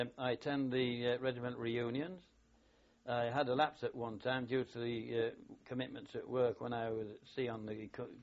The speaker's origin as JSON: {"language": "English", "town": "Hull", "region": "Yorkshire and the Humber", "country": "United Kingdom", "tie": "born or raised there", "said": "I served with the Customs in Hull, my hometown, for the next 23 years."}